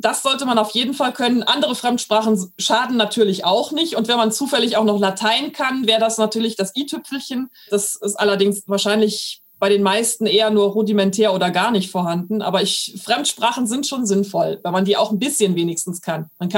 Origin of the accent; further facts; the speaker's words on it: Rheinbach, North Rhine-Westphalia, Germany; in Rheinbach, was auch mein Heimatort ist, beziehungsweise in dem ich aufgewachsen bin